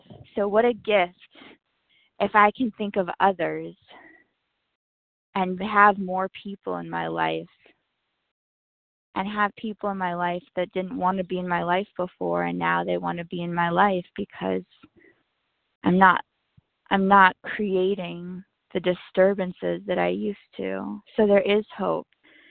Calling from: Los Angeles, California, United States; I'm calling from Los Angeles.

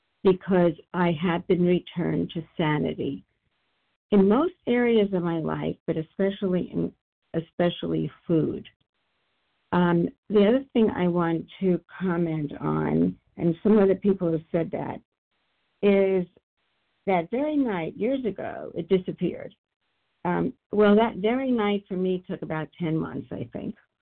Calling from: Florida, United States; I am calling from Florida.

